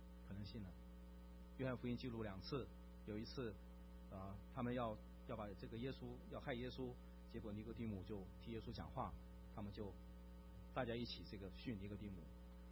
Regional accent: Jiamusi, Heilongjiang, China; born there; 我是生在黑龙江省佳木斯市，那个小城市小到一个地步

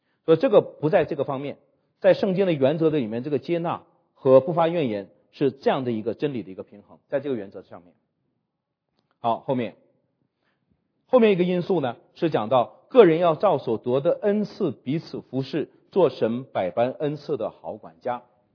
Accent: China; 我们中国人比较内敛啊，我们比较很少当面去指责别人，埋怨别人，我们很少的。

